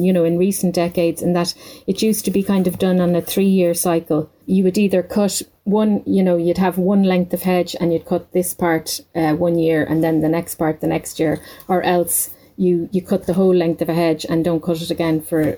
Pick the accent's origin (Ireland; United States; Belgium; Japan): Ireland; Dublin, Leinster; now in County Laois, Ireland; here in County Laois, because I'm from Dublin originally, and there wouldn't be as many up around that way. I'd be South Dublin, North Wicklow, that area. So I loved that when I moved down to the Midlands